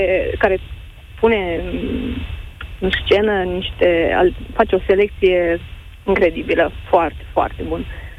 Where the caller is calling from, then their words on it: Piatra Neamț, Neamț County, Romania; Eu vă sunt din Piatra Neamț